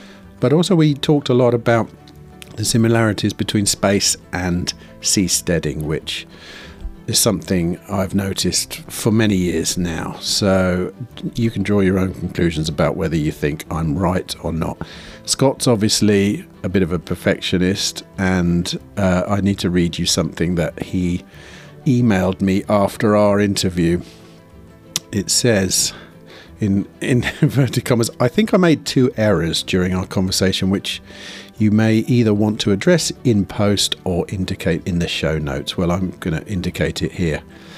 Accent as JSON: {"language": "English", "country": "United Kingdom", "said": "I'm off to the USA in a few days, and well, I'm a British gentleman, aren't I?"}